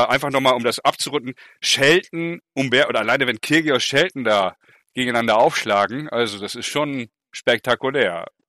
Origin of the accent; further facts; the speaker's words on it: Hamburg, Germany; ich bin Hamburger Jung